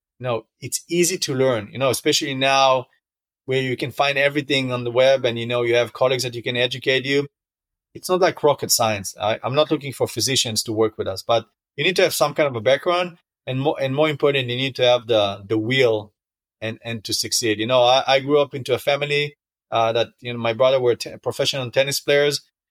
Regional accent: Israel; moved away as an adult; now in United States; I'm originally from Israel, and I've been living here in the States for, I would say, almost 9 years.

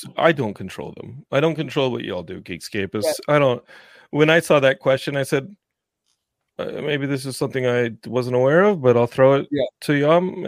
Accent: Austin, Texas, United States; And I grew up in Austin.

